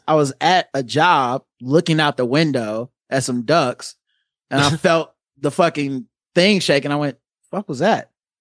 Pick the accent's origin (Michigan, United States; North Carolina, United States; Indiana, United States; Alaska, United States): North Carolina, United States; Charlotte; I'm from Charlotte.